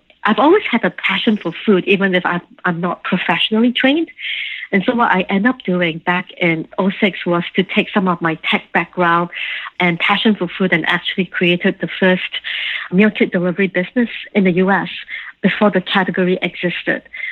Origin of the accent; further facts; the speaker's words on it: Singapore; moved away as an adult; also born or lived in London; now in United States; I grew up in Singapore, and when I graduated, I ended up working in London for about 8 years.